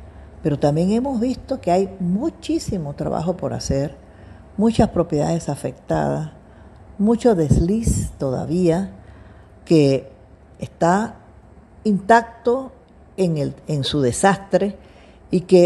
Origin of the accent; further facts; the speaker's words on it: Panama; como panameños tenemos el derecho